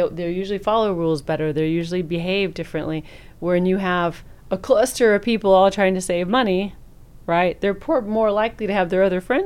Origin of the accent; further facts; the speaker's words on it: Houston, Texas, United States; Versus, we're all from Houston.